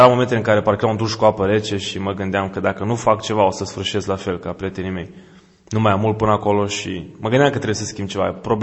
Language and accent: Romanian; Oradea, Bihor County, Romania; Da, într-adevăr, crescând așa la umbra blocurilor astea gri, e mai greu.